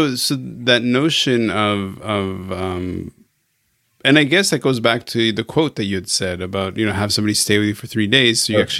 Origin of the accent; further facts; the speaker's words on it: Canada; now in Hong Kong; okay, so I'm Canadian, right? So yeah. Canada, wide spaces, all this stuff. And so for me, now Hong Kong is the exact sort of opposite